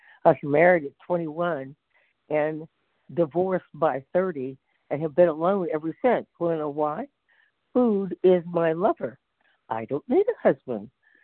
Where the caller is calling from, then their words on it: California, United States; I'm calling from California, and I'm so grateful for the meeting.